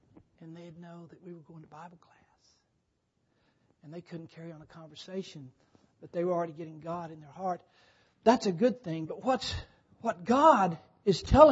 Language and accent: English; Cloudcroft, New Mexico, United States; When I was a young man, growing up in Cloudcroft, New Mexico, this is awful.